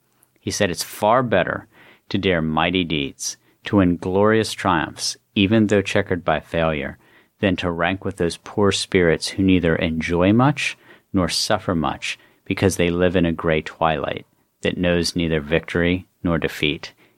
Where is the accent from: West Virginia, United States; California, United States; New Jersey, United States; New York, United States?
West Virginia, United States; I guess maybe it comes in part from growing up in West Virginia, where, like, if something fails, it might knock me back a couple steps. It's not going to push me back into the hills of West Virginia.